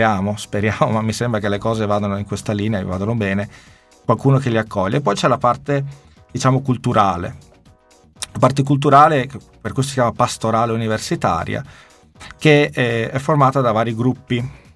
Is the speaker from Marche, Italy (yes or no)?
no; Padua, Veneto, Italy; Io poi vengo da Padova, che è una città universitaria